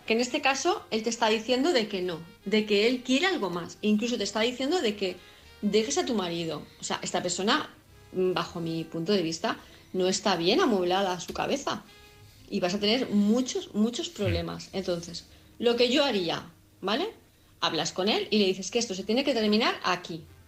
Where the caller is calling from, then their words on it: Palma, Balearic Islands, Spain; de Palma de Mallorca